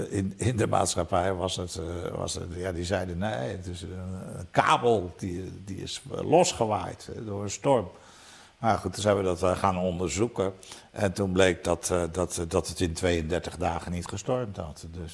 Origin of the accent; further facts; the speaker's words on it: Rhoon, South Holland, Netherlands; Ik ben opgegroeid in Roon.